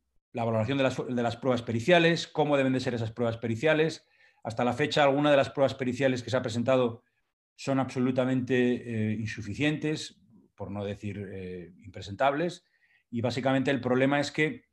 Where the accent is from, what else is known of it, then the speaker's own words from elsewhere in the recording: Asturias, Spain; Y hay una, la de Asturias, de donde yo vengo, como algunos sabéis